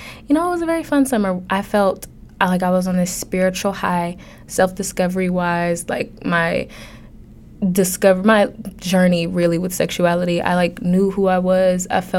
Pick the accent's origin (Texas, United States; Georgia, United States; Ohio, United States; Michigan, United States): Michigan, United States; Detroit; now in East Lansing, United States; East Lansing is cold. I'm sure my hometown, Detroit, I'm sure it's freezing too.